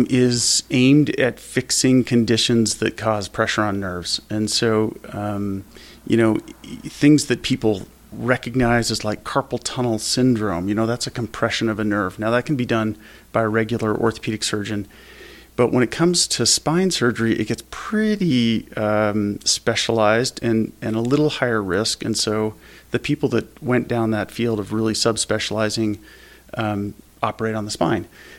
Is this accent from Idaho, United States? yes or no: yes; Pocatello, Idaho, United States; I grew up in Pocatello, went to med school in Seattle at the University of Washington